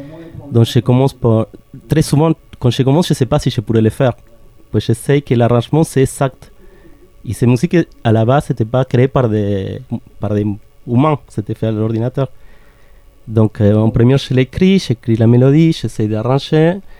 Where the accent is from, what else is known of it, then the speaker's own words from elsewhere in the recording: Argentina; French is a second language; moi je viens de l'Argentine et à la base je suis compositeur.